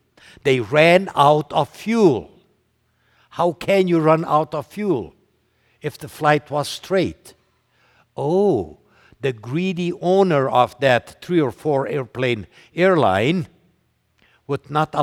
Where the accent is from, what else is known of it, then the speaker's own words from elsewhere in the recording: Brazil; About 2 years ago, close to my hometown in Brazil